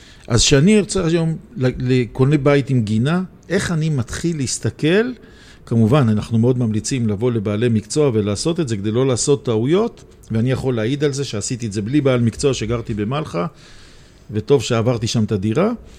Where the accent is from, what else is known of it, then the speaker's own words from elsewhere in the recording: Jerusalem, Jerusalem District, Israel; אנחנו ירושלמים, אני ירושלמי